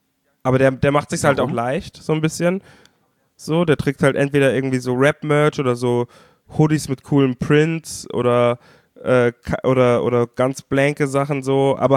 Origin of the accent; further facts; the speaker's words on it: Bavaria, Germany; Und ich als Bayer dachte mir nur so, what the fuck?